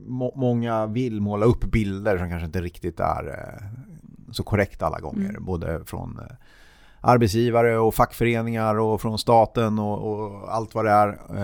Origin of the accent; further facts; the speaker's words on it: Värmland, Sweden; Jag var hemma i Värmland och köpte på mig så sjukt mycket värmlandskarv.